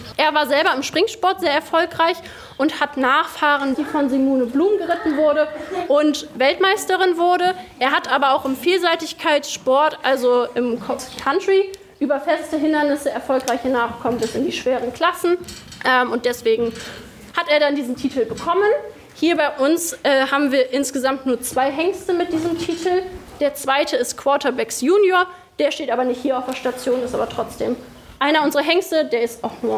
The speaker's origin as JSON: {"language": "German", "region": "Berlin", "country": "Germany", "said": "Ich komme aus Berlin."}